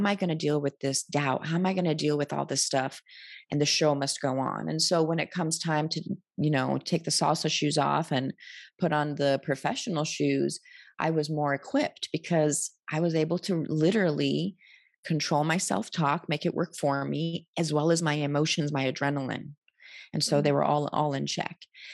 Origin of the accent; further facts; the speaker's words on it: New York City, New York, United States; moved away; that was the big thing when I left New York. My identity was, I'm a New Yorker and I'm the founder of this nonprofit.